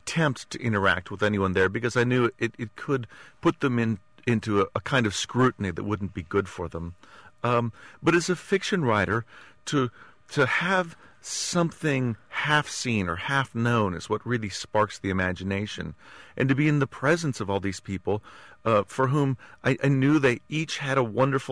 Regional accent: United States; Well, as an American, I had to fly first class.

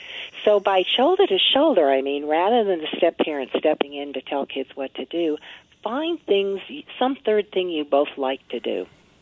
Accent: California, United States; I'm a Californian.

